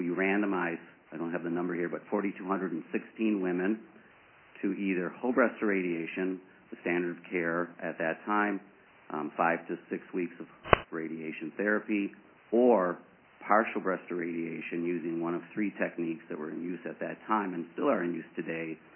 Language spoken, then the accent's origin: English; Midwest, United States; I'm from the Midwest.